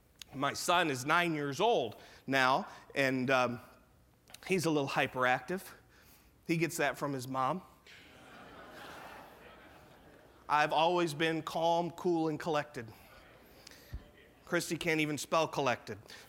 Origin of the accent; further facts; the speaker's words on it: Haines City, Florida, United States; And that was enough for any man growing up in Haines City.